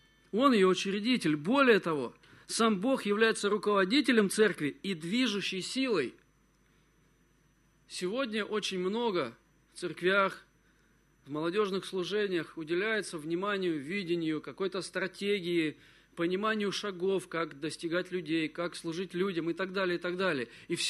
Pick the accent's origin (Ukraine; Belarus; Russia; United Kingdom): Russia; Smolensk, Smolensk Oblast; Я приехал из Смоленска. У меня нет высшего образования.